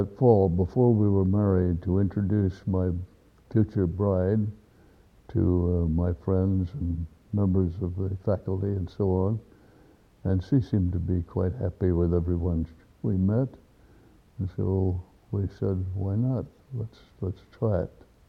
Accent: Wisconsin, United States; also born or lived in Reading, Pennsylvania / Missouri / Iowa; I was born in Reading, Pennsylvania, and we lived in Missouri and Iowa and Wisconsin. Most of my high school days were spent in Wisconsin

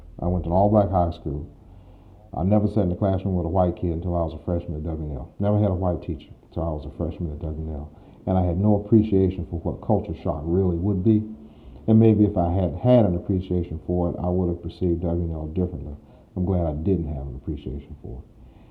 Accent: Atlanta, Georgia, United States; I grew up in Atlanta, Georgia. Went to the public schools there. Actually born and grew up in the city as opposed to one of the suburbs like most people do.

